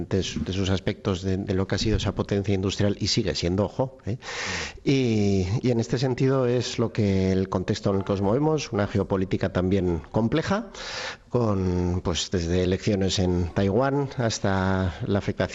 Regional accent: Navarre, Spain; que le voy a decir como navarro, pero ni con eso acabo

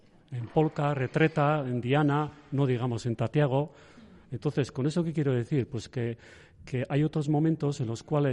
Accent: Zumaia, Basque Country, Spain; yo también conocía las obras de mi pueblo, que es Zumaia

